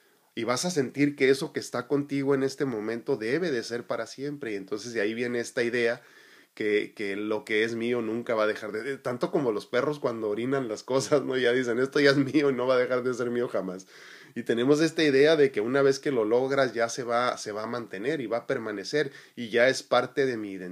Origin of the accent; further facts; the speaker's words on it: Mexico; A mí me llama mucho la atención que nosotros como hispanos, latinos, mexicanos en específico, se nos dificulta mucho esto de decir, ya fui esto por 20 años y ya no puedo ser otra cosa.